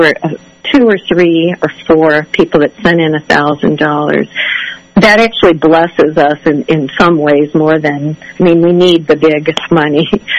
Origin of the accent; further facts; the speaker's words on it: Ohio, United States; I'm from Ohio, which is high Amish. The county next door to me is one of the largest Amish settlements.